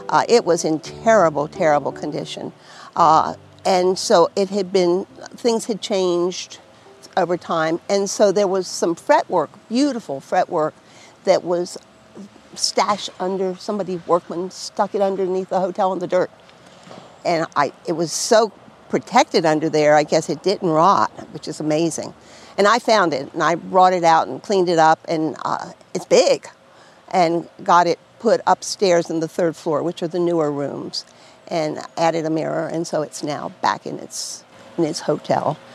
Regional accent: Delaware, United States; I'm a preservationist and I'm from Delaware, but I was with a friend that was looking to buy a place

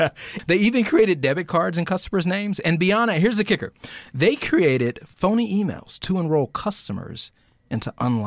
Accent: Midwest, United States; And actually, I'm from the Midwest.

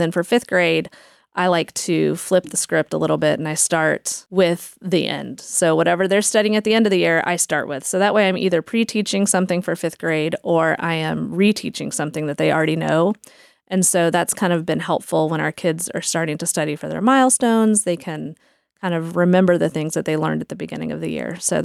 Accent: Georgia, United States; I am. I grew up in Georgia. I graduated from Harrison High School in Cobb County. And then I went to Georgia State University.

